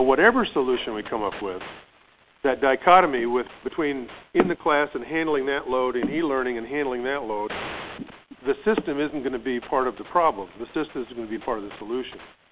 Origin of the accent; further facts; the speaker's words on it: Texas, United States; I know him. I'm from Texas.